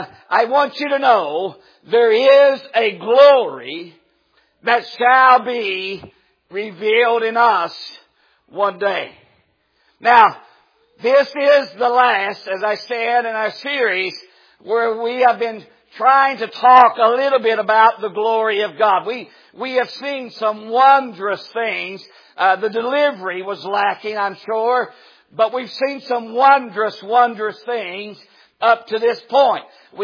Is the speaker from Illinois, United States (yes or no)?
no; West Virginia, United States; Now, people make fun of me for saying reckon, because I'm from West Virginia, but I say reckon a lot.